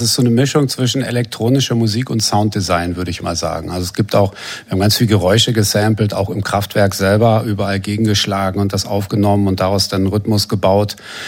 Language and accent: German; Berlin, Germany; Oder ich bin ja hier in Berlin mit Techno groß geworden auch